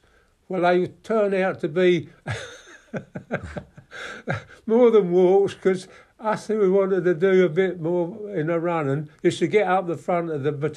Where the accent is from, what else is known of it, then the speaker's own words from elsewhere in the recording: Newmarket, East of England, United Kingdom; In Newmarket. I was in Newmarket until about... I went in the army in 1954.